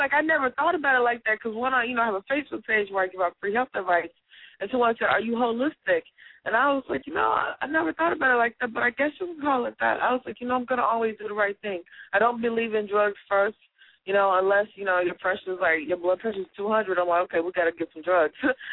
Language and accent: English; Tennessee, United States; I'm from Tennessee, and there really wasn't much to do down there except, you know, we worked in the fields.